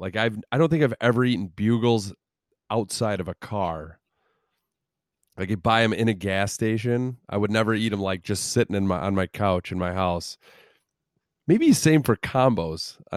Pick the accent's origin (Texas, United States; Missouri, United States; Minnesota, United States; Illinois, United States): Illinois, United States; Growing up in Central Illinois, there were a lot of bus trips to Cubs games.